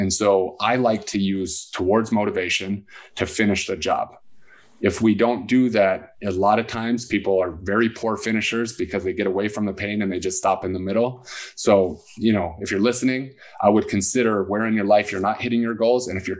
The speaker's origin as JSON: {"language": "English", "town": "Salt Lake City", "region": "Utah", "country": "United States", "tie": "born or raised there", "said": "When I was growing up in Salt Lake City, my kids were playing Nintendo when it was snowing."}